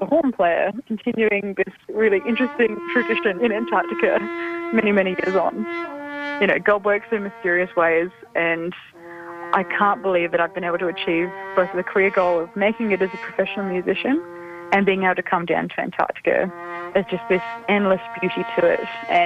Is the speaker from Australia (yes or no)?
yes; Adelaide, South Australia, Australia; I grew up in Adelaide, where it was very like dry and hot in summer and cold in winter, but we didn't get much snow.